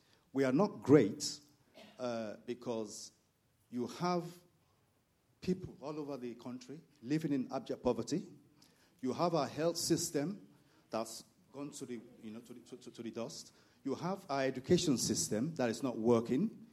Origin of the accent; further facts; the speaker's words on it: Nigeria; moved away as an adult; now in London, United Kingdom; I work in London. I've been in England for the last 23 years. I grew up in Nigeria, did my primary, secondary, and A-levels in Nigeria before coming down to London.